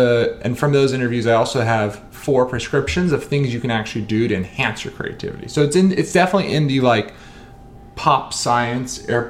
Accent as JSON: {"language": "English", "region": "New Jersey", "country": "United States", "said": "I'm a kid from New Jersey, and I get frustrated."}